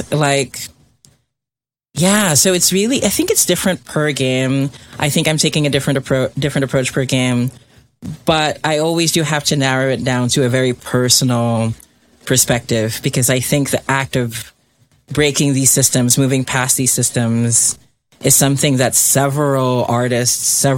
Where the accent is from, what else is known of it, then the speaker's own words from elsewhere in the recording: Philippines; because I'm from the Philippines